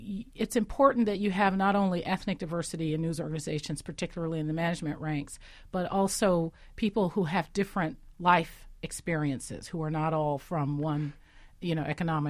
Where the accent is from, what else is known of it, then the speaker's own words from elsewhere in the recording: San Francisco, California, United States; born there; I was born in San Francisco in 1963.